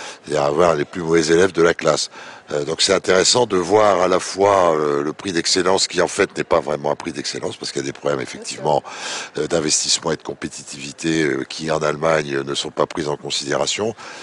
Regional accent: France; je parle pour la France, puisque moi, je suis français.

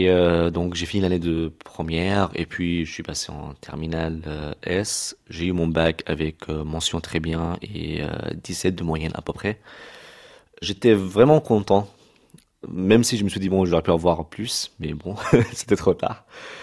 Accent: Damascus, Damascus Governorate, Syria; also born or lived in Tripoli; now in Le Havre, France; Bon, moi je viens de Damas, il n'y a pas de mer à Damas, mais à Tripoli il y avait la mer et je suis devenu ami avec la mer.

